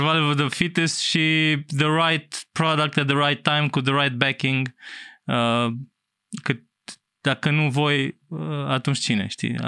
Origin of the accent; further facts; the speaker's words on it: Romania; Mi se pare că avem niște oportunități enorme acum ca români, pe care altfel, așa, eram noi aici în Eastern Europe